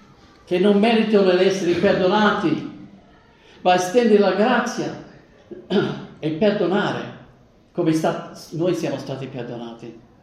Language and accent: Italian; United States; non sapevo niente di calcio, scusate, ma sono cresciuto in America